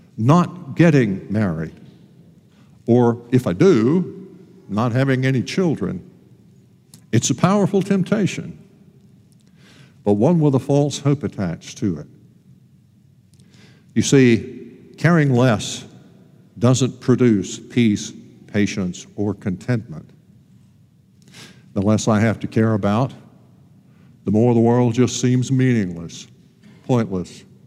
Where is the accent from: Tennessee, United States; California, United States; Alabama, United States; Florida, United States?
Alabama, United States; The kind of guy that we used to joke about when I was growing up in Alabama